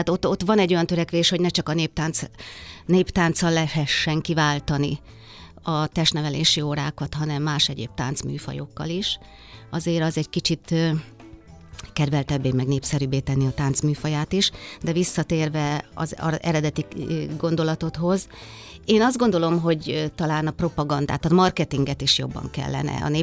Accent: Kiskunlacháza, Pest, Hungary; Én egy kunsági faluból származom, Kiskulacházáról, amely most már város, nem is olyan régóta lett város.

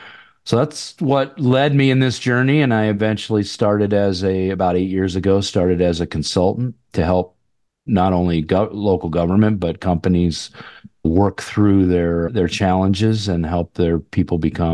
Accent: New York, United States; I started in municipal government, as you mentioned, actually in my hometown in upstate New York, as a temporary worker and in the field.

